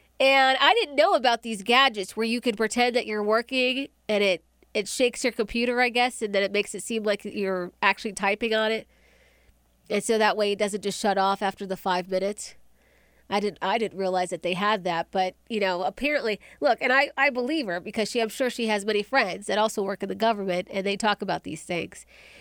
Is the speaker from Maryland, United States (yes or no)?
yes; Accokeek, Maryland, United States; Look, you guys know I grew up in Southern Maryland in Accokeek.